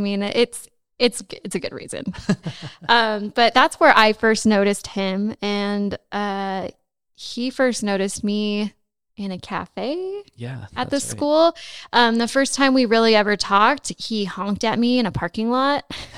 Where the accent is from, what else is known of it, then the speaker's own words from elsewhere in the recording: Los Angeles, California, United States; I grew up in Los Angeles, and so my idea of country was a little just whatever you see in the movies